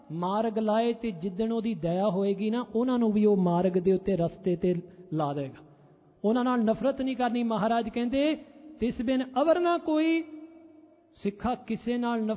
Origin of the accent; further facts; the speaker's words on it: England, United Kingdom; born there; Punjabi is a second language; ਮੈਂ ਪਿਛਲੀ ਵਾਰ ਵੀ ਬੇਨਤੀ ਕੀਤੀ ਸੀ, ਮੇਰਾ ਜਨਮ ਇੰਗਲੈਂਡ ਦਾ ਆ, ਇਸ ਕਰਕੇ ਕਥਾ ਕਰਦੇ ਹਾਂ ਪੰਜਾਬੀ ਦੇ ਵਿੱਚ। ਮੇਰੇ ਕੋਲੋਂ ਕਈ ਵਾਰੀ ਉਕਾਈਆਂ ਰਹਿ ਜਾਂਦੀਆਂ ਨੇ।